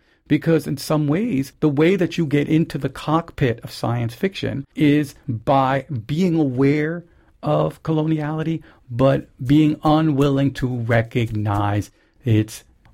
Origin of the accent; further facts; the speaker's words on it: Santo Domingo, Distrito Nacional, Dominican Republic; I just simply say that when I was growing up in Santo Domingo